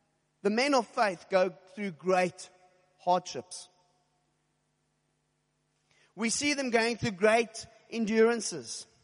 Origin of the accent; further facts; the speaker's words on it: Cape Town, Western Cape, South Africa; I come from Shofar, Cape Town, and I don't know if you noticed, but shofar people are weird.